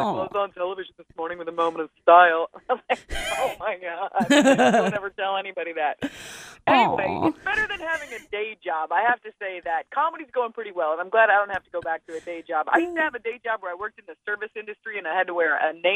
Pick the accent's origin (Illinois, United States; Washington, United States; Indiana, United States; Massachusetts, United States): Indiana, United States; Indianapolis; And I'm from Indianapolis, and the Delta Club here, all the artwork on the walls, it's all pictures of various lightning storms.